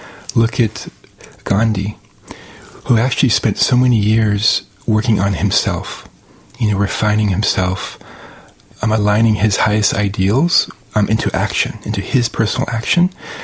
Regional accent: Ohio, United States; I'm half Iranian, half Swedish-German-American. And so right away, when I was thrown into a small Midwest town in Ohio with a lot of farmland

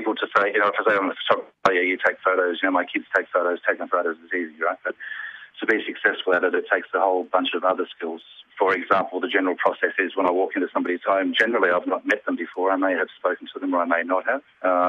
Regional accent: Broken Hill, New South Wales, Australia; I'm very passionate about Broken Hill. It's my hometown.

